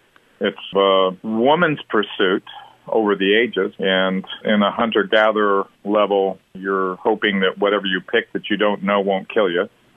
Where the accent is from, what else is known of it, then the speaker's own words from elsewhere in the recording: California, United States; I grew up in Southern California.